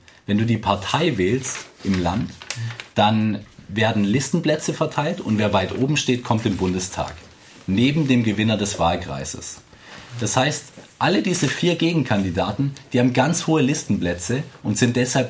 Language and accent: German; Stuttgart, Baden-Württemberg, Germany; dann könnte man ja sagen, als Stuttgarter, ich splitte meine Stimme